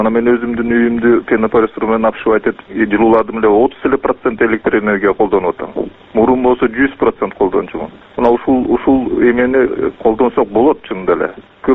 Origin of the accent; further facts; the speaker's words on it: Bishkek, Kyrgyzstan; Мен Бишкектен болом.